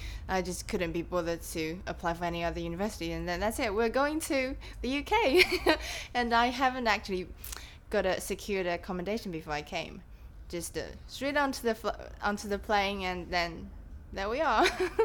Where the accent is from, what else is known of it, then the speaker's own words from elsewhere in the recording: China; And I come from China originally and age is 27, yeah.